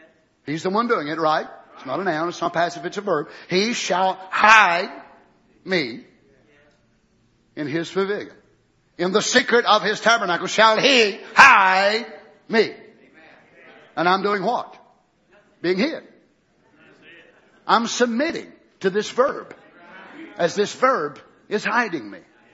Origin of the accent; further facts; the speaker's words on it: United States; And as an American, I can't hardly stand to see what our nation has become.